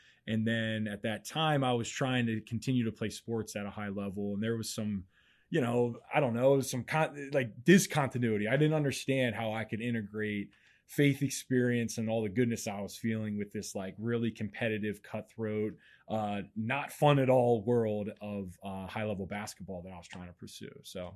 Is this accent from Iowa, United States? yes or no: no; Mechanicsburg, Pennsylvania, United States; I'm the youngest of five. I grew up in Mechanicsburg, Pennsylvania.